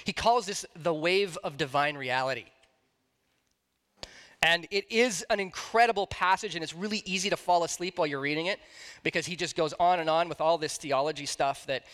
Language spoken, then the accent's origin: English; Alberta, Canada; I was raised here in Alberta, rural Alberta, near Calgary.